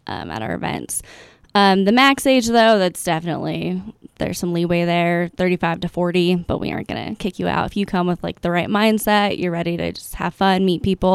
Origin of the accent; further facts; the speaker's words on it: Riverton, Wyoming, United States; I grew up just outside of Riverton. So I went to school in Wind River, a little Pavilion, Wyoming.